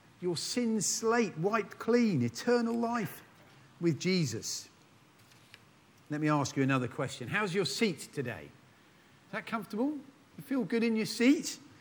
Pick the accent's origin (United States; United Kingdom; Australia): United Kingdom; Now, I know we're British and we don't do this sort of exuberance thing very easily or naturally.